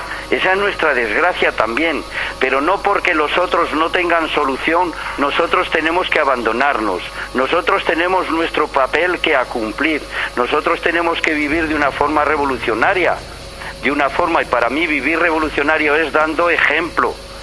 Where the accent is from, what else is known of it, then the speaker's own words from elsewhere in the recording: Navarre, Spain; en mi tierra, en la ribera de Navarra